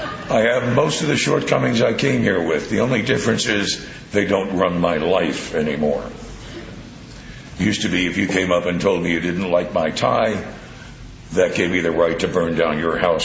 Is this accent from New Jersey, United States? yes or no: yes; New Jersey, United States; I grew up in New Jersey. We didn't have any crops in.